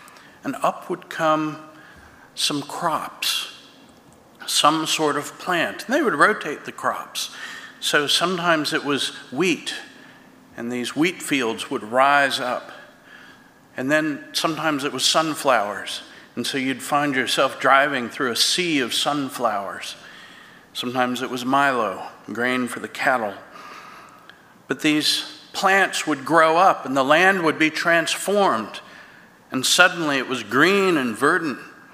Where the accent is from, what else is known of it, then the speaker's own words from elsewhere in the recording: Florida, United States; moved away; also born or lived in East Coast / Kansas; We moved out there, and as someone born and raised in Florida and on the East Coast, I found that it was a very different kind of place.